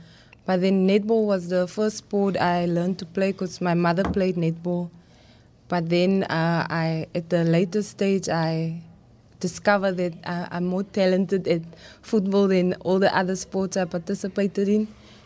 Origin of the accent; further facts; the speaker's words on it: Western Cape, South Africa; born there; I was born in Vialdrif, along the West Coast. I came this side to further my studies at CPUT.